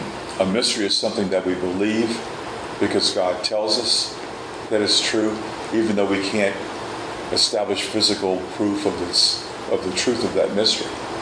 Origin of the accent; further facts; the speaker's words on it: New Orleans, Louisiana, United States; When I was growing up in New Orleans, there were two brothers that lived about a block away from me